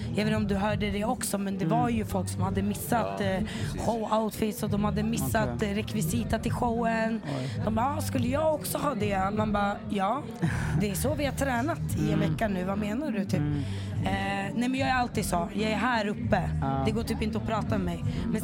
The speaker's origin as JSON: {"language": "Swedish", "country": "Gambia", "said": "Ja, det var faktiskt asnice eftersom att jag är från Gambia också."}